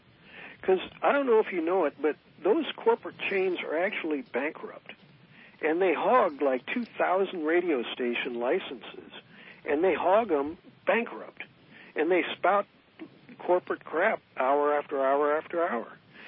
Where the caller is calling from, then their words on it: San Francisco, California, United States; Oh, hey, morning. Yeah, I'm the guy from San Francisco.